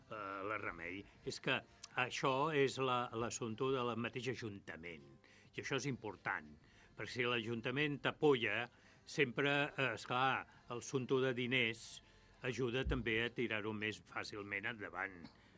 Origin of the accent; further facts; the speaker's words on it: Barcelona, Catalonia, Spain; now in Penedès, Spain; Jo sóc de Barcelona i fins que no vaig vindre a viure aquí, doncs no ho sabia que existia, això.